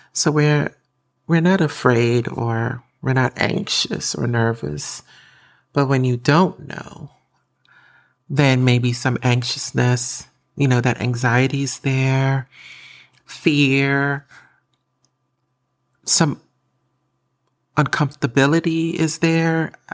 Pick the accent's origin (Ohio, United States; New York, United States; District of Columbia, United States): New York, United States; now in North Carolina, United States; So about a year and a half ago, I relocated from New York to North Carolina. And that was big for me because I've been in New York all my life, and it's a pretty massive change for me.